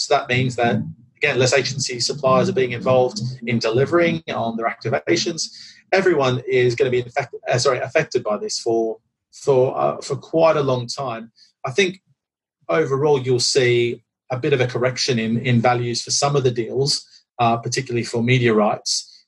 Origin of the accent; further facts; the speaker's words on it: Australia; me being an Aussie, I've been calling people in Australia.